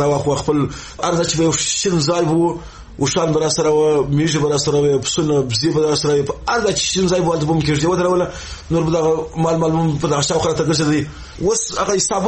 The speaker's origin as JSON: {"language": "Pashto", "country": "Afghanistan"}